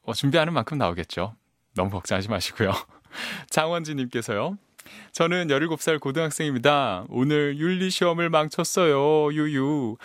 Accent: Gyeongsang, South Korea; 제가 고향이 경상도라서요. 그 서울 말에 대한 좀 강박이 있어요. 그래서 되게 열심히 연습을 사투리 쓸까봐 네 요즘 열심히 연습을 했습니다.

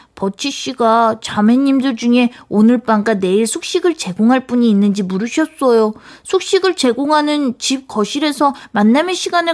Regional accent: Seoul, South Korea; 저기 어디지? 저기. 신내동, 태능 쪽. 그쪽 한옥집에 살았었어요.

